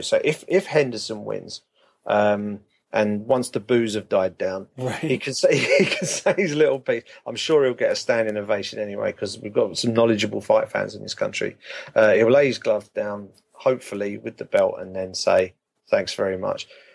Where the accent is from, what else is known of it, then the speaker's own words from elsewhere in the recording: United Kingdom; So I'm happy to see the fight because I'm a Brit.